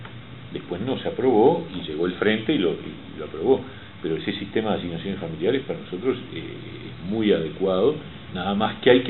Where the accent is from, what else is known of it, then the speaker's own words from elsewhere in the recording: Uruguay; Los únicos que giles que estamos pensando en si cumplimos o no cumplimos, bueno, somos los uruguayos.